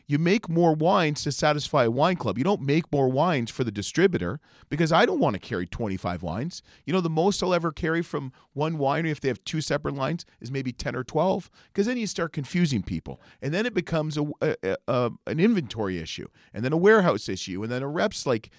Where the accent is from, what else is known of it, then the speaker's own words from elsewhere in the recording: Canada; I'm Canadian.